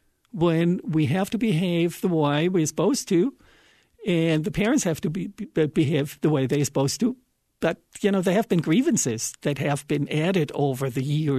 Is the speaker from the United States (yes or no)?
no; Germany; moved away; I grew up in Germany, and I came to this country 30 years ago.